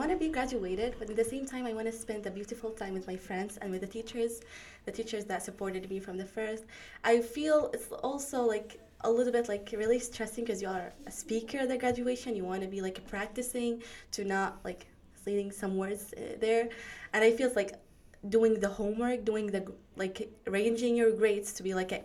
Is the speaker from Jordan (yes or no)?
yes; Jordan; first language Arabic; English is a second language; now in United States; Actually, I just came to the United States from 2 years ago, and I did not speak any English. I speak Arabic, my first language. I did my elementary school in Jordan.